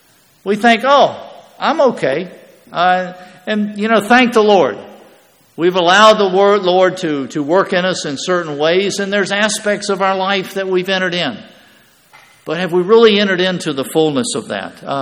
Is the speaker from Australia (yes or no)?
no; Scotland, United Kingdom; And being a Scotsman, I'm going to get a good price.